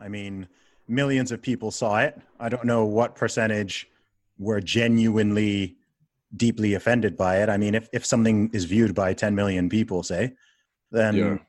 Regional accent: Saudi Arabia; I grew up in Saudi Arabia, right?

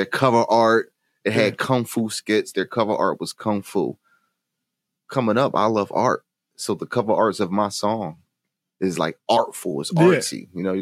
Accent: Philadelphia, Pennsylvania, United States; So I'm from Philadelphia. I listen to … a lot of New York artists.

